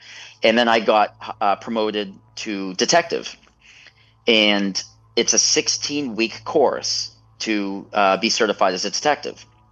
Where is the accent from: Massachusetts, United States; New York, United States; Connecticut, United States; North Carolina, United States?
Massachusetts, United States; Salem; I was born and raised in Salem, Massachusetts. I lived there from birth until I was 30.